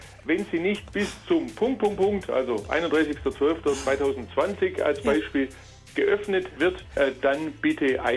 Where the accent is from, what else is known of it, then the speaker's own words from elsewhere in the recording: Baden-Württemberg, Germany; Sie hören zu meiner Stimme, ich bin Schwabe, wir sind die geborenen Sammler.